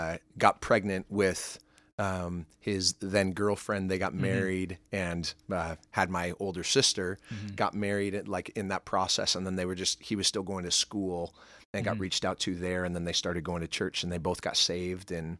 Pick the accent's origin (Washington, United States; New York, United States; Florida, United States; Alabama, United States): Washington, United States; Kirkland; So originally from Kirkland, Washington.